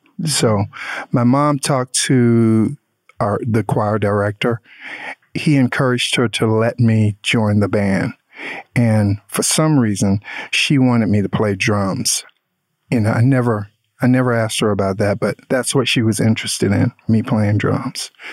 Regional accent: Durham, North Carolina, United States; And he played in an R&B band in my hometown, which is Durham, North Carolina.

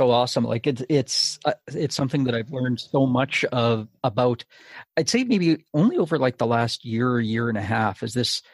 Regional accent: Saskatchewan, Canada; You know, I'm from Saskatchewan and I grew up in the 1970s, right?

